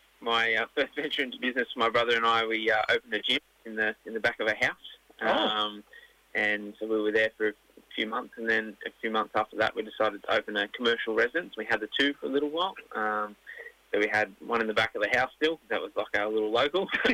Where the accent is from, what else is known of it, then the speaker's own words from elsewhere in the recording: Boorowa, New South Wales, Australia; also born or lived in Sydney; I was born in Sydney, out in Western Sydney, out at Westmead. And then I actually moved out to Boorowa. It was a very small place, out in sort of just on the edge of, well, heading towards central west New South Wales